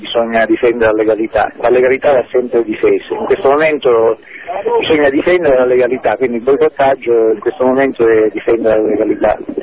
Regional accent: Livorno, Tuscany, Italy; Da Livorno.

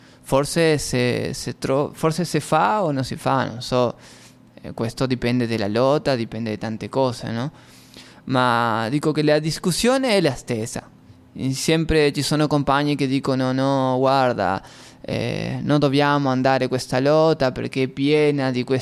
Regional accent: Uruguay; Italian is a second language; nel nostro paese, nel mio paese, in Uruguay

